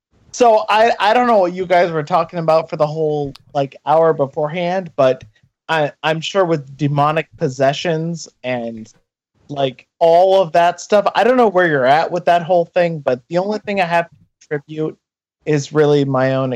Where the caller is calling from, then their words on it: Maine, United States; I'm calling from Maine.